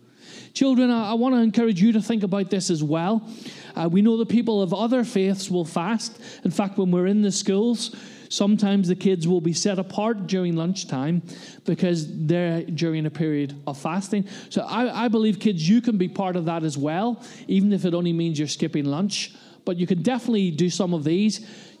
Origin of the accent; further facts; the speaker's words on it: Ireland; And that's tough as an Irishman, Sue. Giving up the bread is the hard thing.